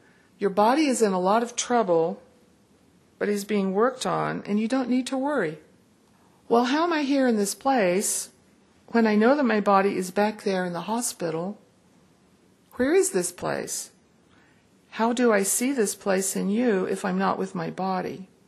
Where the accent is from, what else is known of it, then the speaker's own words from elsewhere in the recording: Tennessee, United States; I grew up in Tennessee, wonderful mother and father, the Smoky Mountains, Eastern Tennessee.